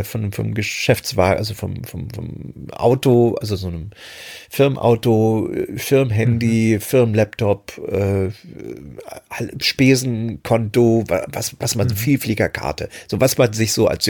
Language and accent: German; East Germany, Germany; moved away; als ich damals meine alte Heimat, die DDR, verlassen habe, um im Westen zu gehen.